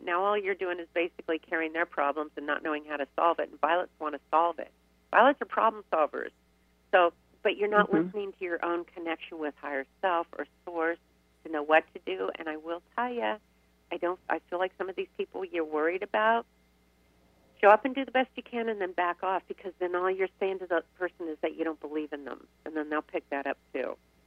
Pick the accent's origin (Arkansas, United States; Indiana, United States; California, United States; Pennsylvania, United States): California, United States; Riverside; You know, I grew up in Riverside.